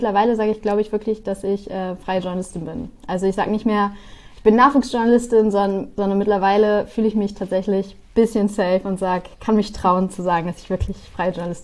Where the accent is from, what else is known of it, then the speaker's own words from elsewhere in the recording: Bremen, Germany; ich komme aus Bremen, das heißt, wir haben immer NDR und Radio Bremen geschaut.